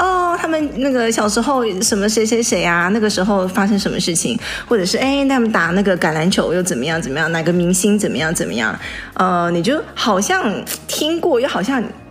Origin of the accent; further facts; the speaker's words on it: Taiwan; now in United States; 我在台湾长大的，什么时候我几岁的时候来美国的时候